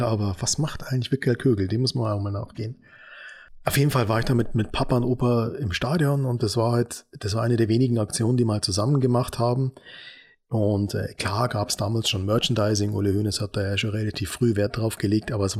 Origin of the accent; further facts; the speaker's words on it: Munich, Bavaria, Germany; Ich habe ja gesagt, ich komme aus München.